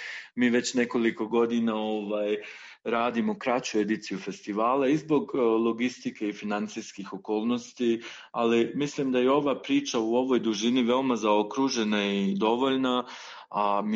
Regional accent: Bosnia & Herzegovina; Ja sam sam rodom iz Bosne, nikada nisam bio u Vranju.

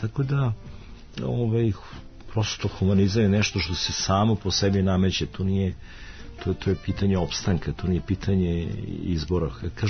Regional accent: Serbia; now in United States; ja kao Srbin u stranstvu, naravno da sam suočen u Americi

